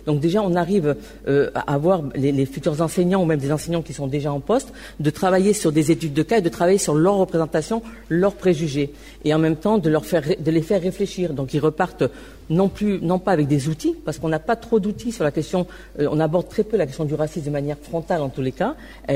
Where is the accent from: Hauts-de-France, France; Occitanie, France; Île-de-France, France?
Occitanie, France; Toulouse; on est Toulousain, madame. Et quand vous partez à l'extérieur, eh ben on est Français, madame.